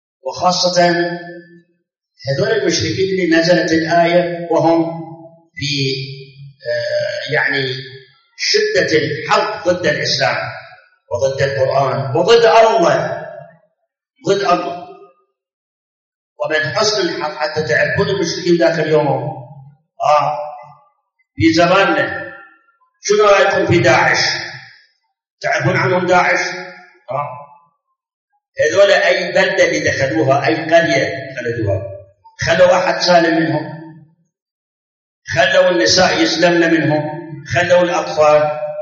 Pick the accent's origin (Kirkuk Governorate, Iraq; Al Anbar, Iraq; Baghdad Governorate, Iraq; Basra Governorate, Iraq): Baghdad Governorate, Iraq; Baghdad; ما صار انفجار عندنا في بغداد بالمحمودية بالإسكندرية بالمسيب هاي الأماكن